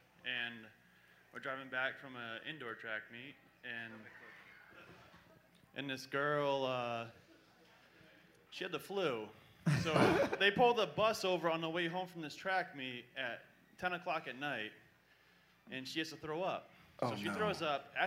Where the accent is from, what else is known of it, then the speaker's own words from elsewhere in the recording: Griswold, Connecticut, United States; Yeah. Griswold, Connecticut.